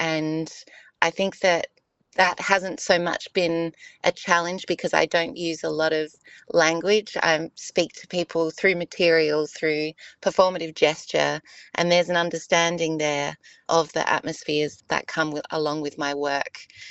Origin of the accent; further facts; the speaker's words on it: Mount Gambier, South Australia, Australia; the Riddoch Art Gallery in Mount Gambier, which is my hometown.